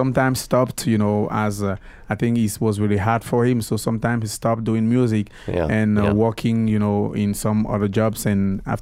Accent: Yaoundé, Centre, Cameroon; I grew up in Cameroon, and I was between Yaoundé, the city, and the village from my grandfather. So I really feel like being just a countryman, you know.

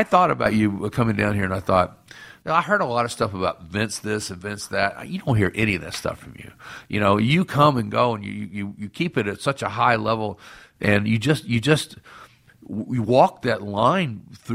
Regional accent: Chattanooga, Tennessee, United States; You know, I'm a guy from Chattanooga, Tennessee that's chasing my dream.

